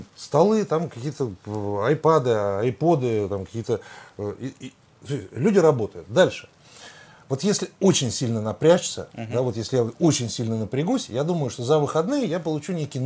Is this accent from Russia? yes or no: yes; Saint Petersburg, Russia; Я говорю, я из Петербурга, напоминаю.